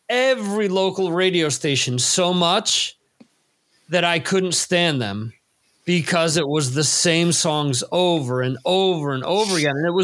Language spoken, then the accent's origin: English; New Jersey, United States; this is a band from my home state of New Jersey